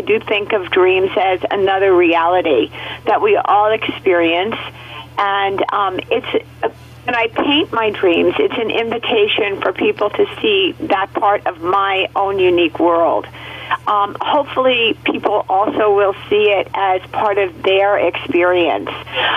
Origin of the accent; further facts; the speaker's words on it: New York City, New York, United States; I grew up in New York City. We didn't have flowers every season. I never saw a tomato on a vine.